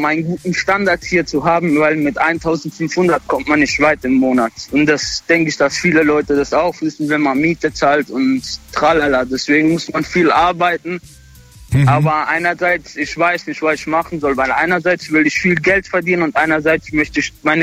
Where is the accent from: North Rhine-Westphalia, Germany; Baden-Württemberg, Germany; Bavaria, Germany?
Baden-Württemberg, Germany; Mannheim; Groß geworden hier in Mannheim, alles in Mannheim.